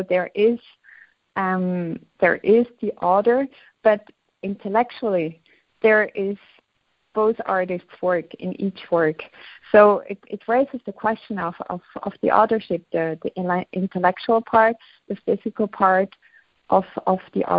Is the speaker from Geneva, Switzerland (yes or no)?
no; Basel, Basel-Stadt, Switzerland; And I grew up in Basel, and Basel has a very rich museum and scene.